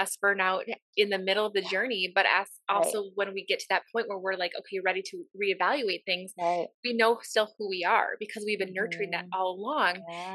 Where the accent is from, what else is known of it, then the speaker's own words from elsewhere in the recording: Midwest, United States; Is it because I grew up in the Midwest?